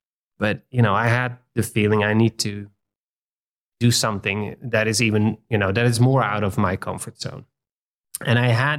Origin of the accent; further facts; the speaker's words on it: Netherlands; So I am from the Netherlands, which is a small country in Western Europe, and we have 17 million people over there, and it's probably one-fifth the size of Arizona. So it's sort of crowded